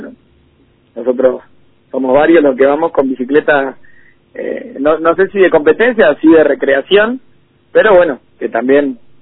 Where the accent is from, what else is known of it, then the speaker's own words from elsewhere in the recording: Misiones, Argentina; Sí, yo soy de Misiones, así que por ahí había unos lugares muy lindos que hacía muchísimo tiempo que no iba.